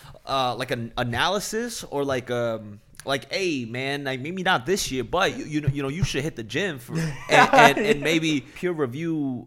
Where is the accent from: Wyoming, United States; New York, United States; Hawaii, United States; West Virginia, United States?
New York, United States; New York City; At the time, I remember I came from New York City. All the girls in the city were bad.